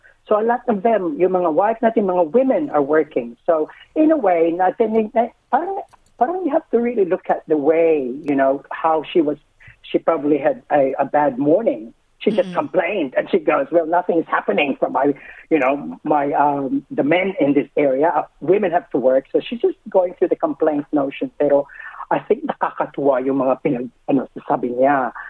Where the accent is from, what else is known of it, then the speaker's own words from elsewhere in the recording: Melbourne, Victoria, Australia; Even though I'm from Melbourne, yes, I'm going to Sydney Fringe.